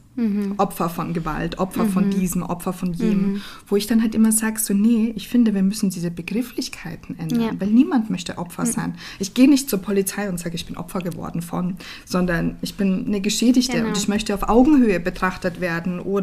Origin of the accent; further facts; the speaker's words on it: Austria; ich bin ja Österreicherin